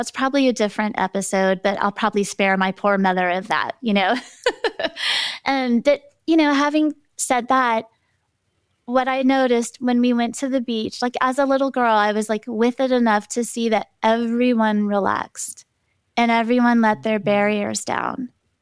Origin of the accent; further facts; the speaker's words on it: Houston, Texas, United States; And so Port Aransas was special to me because as a little girl, I grew up in Houston, Texas, which is very close to Galveston.